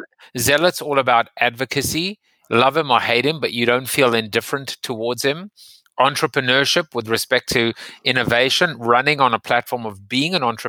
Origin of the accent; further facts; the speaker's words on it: South Africa; accent: South African; moved away as an adult; That's right. I'm from South Africa, and I've been here now for 23 years, and the accent looks like it's sticking with me.